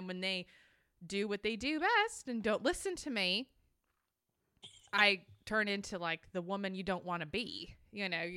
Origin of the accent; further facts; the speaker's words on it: Michigan, United States; Listen, I grew up in Michigan. This is not cold.